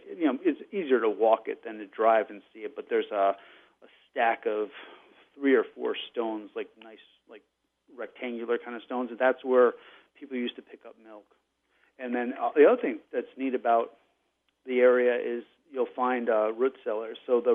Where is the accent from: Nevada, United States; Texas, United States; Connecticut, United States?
Connecticut, United States; Redding; And he came from my hometown of Reading.